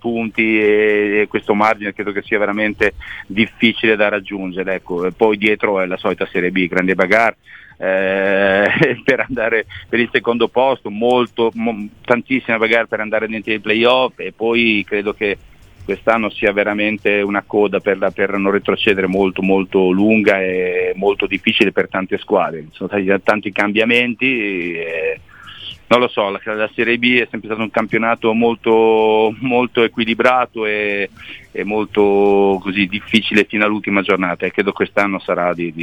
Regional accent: Emilia-Romagna, Italy; siamo romagnoli entrambi

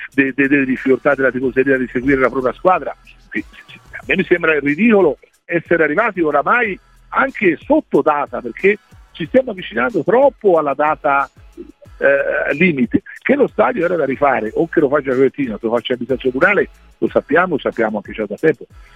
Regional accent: Florence, Tuscany, Italy; Io da fiorentino voglio, poi ci sono stato a lavorare

